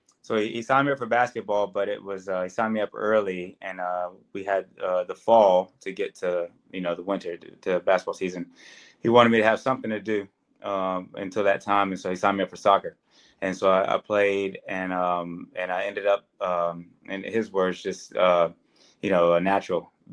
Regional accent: North Carolina, United States; Growing up in North Carolina, there weren't many of us. Every team that I played on, I was the only African American to be on the team.

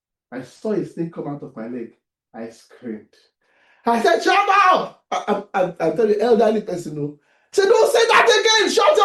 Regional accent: Ibadan, Oyo, Nigeria; We grew up in Ibadan together.

